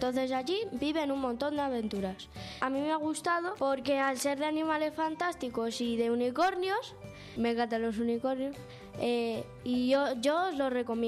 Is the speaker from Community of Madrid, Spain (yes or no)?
yes; Aldea del Fresno, Community of Madrid, Spain; tengo 11 años y vengo de Menudo Castillo, de Aldea del Fresno.